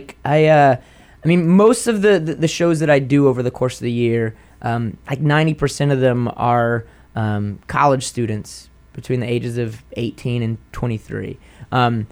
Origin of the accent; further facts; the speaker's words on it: New Orleans, Louisiana, United States; these sort of stacked observations of my life around me growing up in New Orleans.